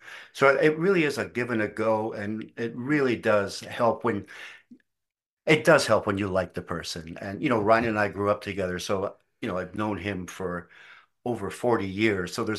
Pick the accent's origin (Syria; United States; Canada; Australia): Canada; sometimes I think they get very insecure about just the wealth of talent in a country that, yes, we were big, but we don't have the population the States has.